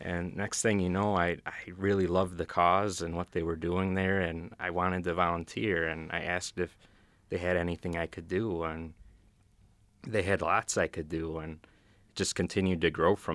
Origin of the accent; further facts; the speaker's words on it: Williamson, New York, United States; All right. Hi … I'm from Williamson, New York, originally, over in Wayne County. And I went to high school at the Norman Howard School in Henrietta.